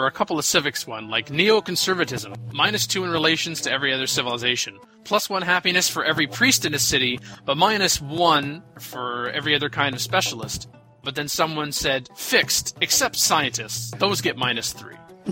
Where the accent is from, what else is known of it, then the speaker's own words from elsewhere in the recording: Canada; Being Canadian